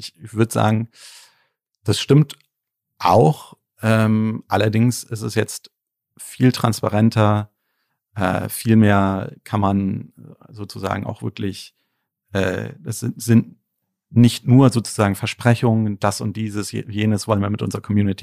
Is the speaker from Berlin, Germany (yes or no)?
yes; Berlin, Germany; born there; ich bin ja Berliner, auch in Berlin geboren